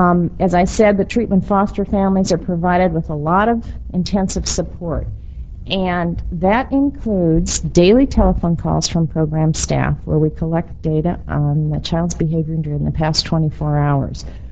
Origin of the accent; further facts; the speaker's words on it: Chicago, Illinois, United States; I was raised in Chicago, and my sister was in college in Madison